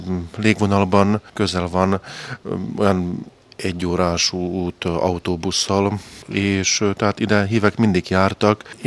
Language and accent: Hungarian; Palócföld, Hungary; Tehát mi igazi palóc emberek vagyunk, és mi ezt nem szégyellük, mi büszkén mondjuk, hogy mi eredeti magyarok vagyunk, palócok.